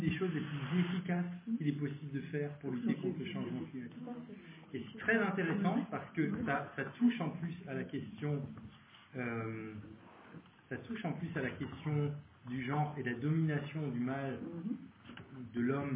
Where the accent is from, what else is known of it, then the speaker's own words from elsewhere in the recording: Strasbourg, Grand Est, France; Moi je viens de Strasbourg, en Alsace